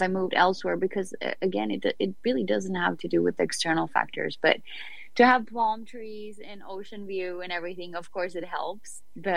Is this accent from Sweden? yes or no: yes; Sweden; From Sweden. So I'm very far away from home.